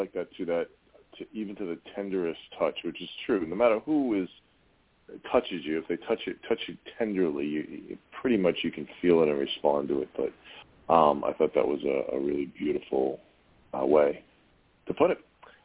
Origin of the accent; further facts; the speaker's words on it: Boston, Massachusetts, United States; accent: Boston; And I do love accents, probably because I'm from Boston, and that's like the worst accent ever. So I admire all other accents.